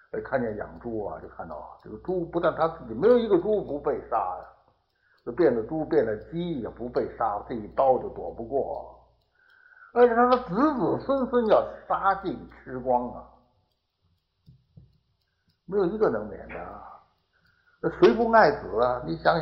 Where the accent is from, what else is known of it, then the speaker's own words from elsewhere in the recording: Tibet, China; 但我们西藏人不是这样